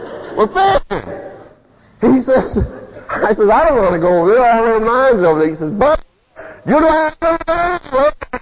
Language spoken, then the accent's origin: English; Michigan, United States; Now, I'm from Michigan. And I never fished on Lake Michigan or Lake Erie. All my fishing was done in little lakes.